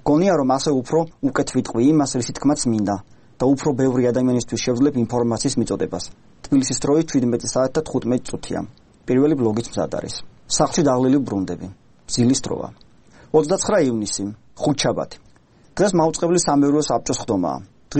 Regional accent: Keda, Adjara, Georgia; ყველანი ქედიდან აჭარიდან მოვდივართ და მთელი ბავშვობა ერთად გვაქვს გატარებული.

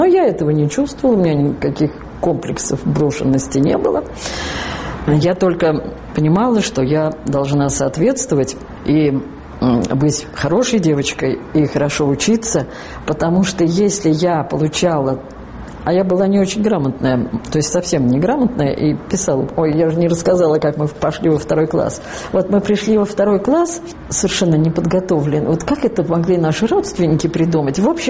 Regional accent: Moscow, Russia; А потом уехали мы в Москву, потому что мы из Москвы приехали туда.

